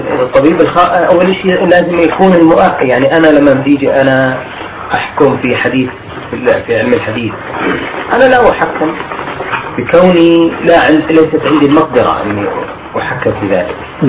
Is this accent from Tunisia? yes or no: no; Jordan; فالقانون الطب عندنا في الاردن ما يمنع ذلك